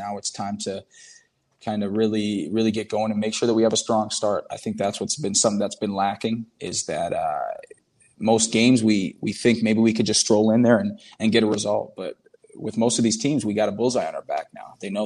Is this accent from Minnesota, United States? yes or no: yes; Minnesota, United States; also born or lived in Hamilton, Canada / England / Portugal; we kind of moved around a lot, moved to England, then moved to Portugal. Then from fourth grade on, I grew up in Minnesota in the U.S.